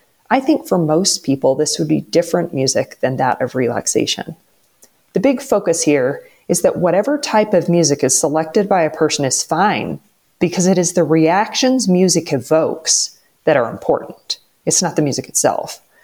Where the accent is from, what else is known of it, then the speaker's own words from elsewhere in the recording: Farmington, New Mexico, United States; I grew up in Farmington, and I came back 20 years ago to open a Suzuki violin school.